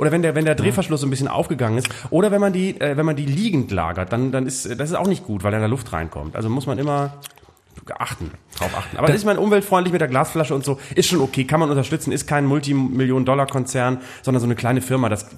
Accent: West Germany, Germany; ich komme aus Westdeutschland, wir haben das immer gemacht. Wir waren immer in Bremen am Unisee.

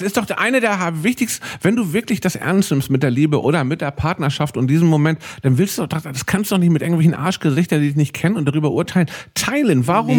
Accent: England, United Kingdom; German is a second language; ich komme aus England, es ist noch ein bisschen Englisch.

